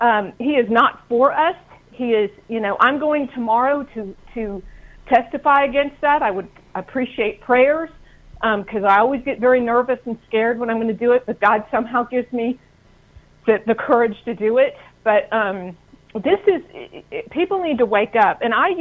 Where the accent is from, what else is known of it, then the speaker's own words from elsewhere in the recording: Texas, United States; I'm from Texas, and right now they're trying to force school choice down our throat.